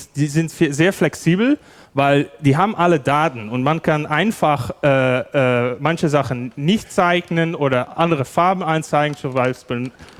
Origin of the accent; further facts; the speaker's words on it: Netherlands; German is a second language; aber wir hoffen, dass wir irgendwie klarkommen mit unser Deutsch. Wir sind beide Niederländer.